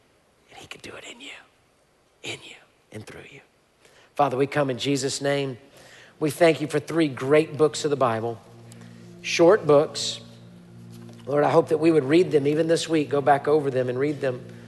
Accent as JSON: {"language": "English", "town": "Houston", "region": "Texas", "country": "United States", "tie": "born or raised there", "said": "The church I grew up in Houston, I was saved in, I was baptized in, I went to student ministry"}